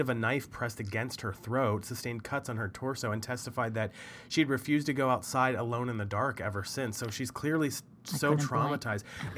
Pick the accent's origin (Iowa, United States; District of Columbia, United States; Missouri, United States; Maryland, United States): Maryland, United States; is in the prison in my hometown in Maryland, this like small town in Maryland.